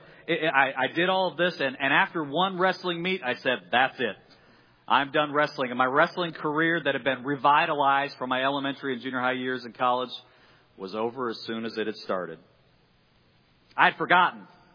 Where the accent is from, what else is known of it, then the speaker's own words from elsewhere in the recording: Iowa, United States; Now, I had not wrestled in a long time, but I'm from Iowa. It had to be in my blood, right?